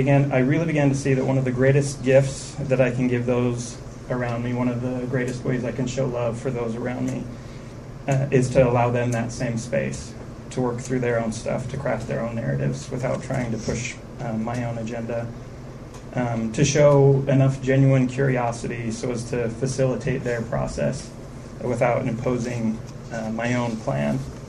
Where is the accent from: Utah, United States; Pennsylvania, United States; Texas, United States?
Utah, United States; Sandy; as a Mormon boy growing up in Sandy in the 80s, that wasn't something I identified with either.